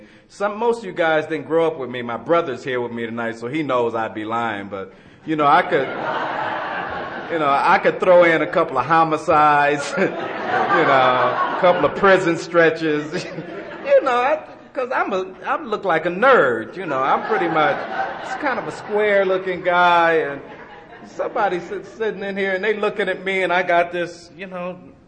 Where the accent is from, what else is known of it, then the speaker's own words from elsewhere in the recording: Los Angeles, California, United States; See, they said I'm from Los Angeles. I'm from Watts, you see.